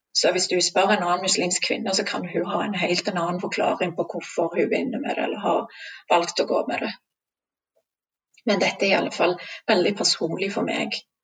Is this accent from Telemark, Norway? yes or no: no; Stavanger, Rogaland, Norway; also born or lived in Sri Lanka; Jeg er jo vokst opp her i Norge. Jeg er opprinnelig fra Sri Lanka. Jeg flyttet til Norge som 10-åring og har siden bodd i Stavanger. Og jeg er norsk. Jeg er stolt av å være norsk.